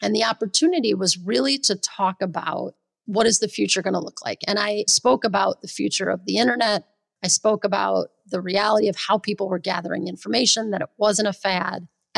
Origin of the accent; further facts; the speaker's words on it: Midwest, United States; And I'm a Midwesterner who at the time was living in California, so it felt very much like home.